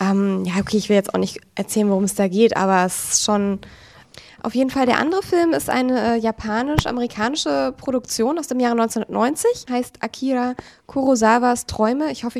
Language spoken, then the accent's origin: German; Bavaria, Germany; wie ich so als Bayerin sagen würde.